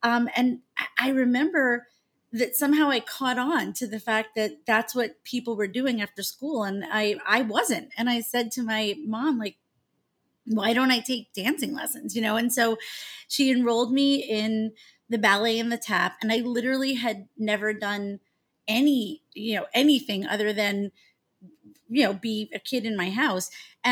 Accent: Long Island, New York, United States; So I grew up on Long Island in New York.

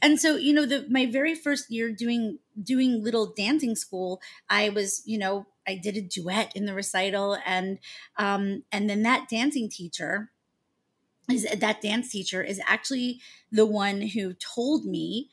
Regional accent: Long Island, New York, United States; So I grew up on Long Island in New York.

